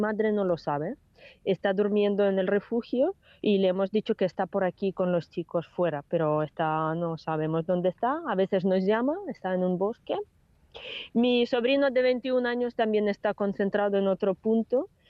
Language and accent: Spanish; Kyiv Oblast, Ukraine; En mi pueblo no se nota ahora mismo, pero estamos rodeados por dos partes, por las dos columnas que intentan ir a Kiev, entrar.